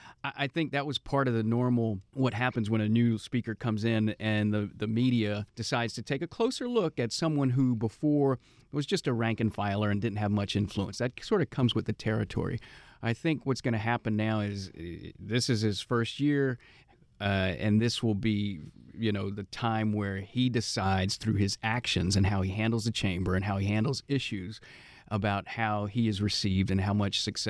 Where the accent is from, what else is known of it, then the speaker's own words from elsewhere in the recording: Louisiana, United States; I think that's back in my home state in Louisiana and probably other states.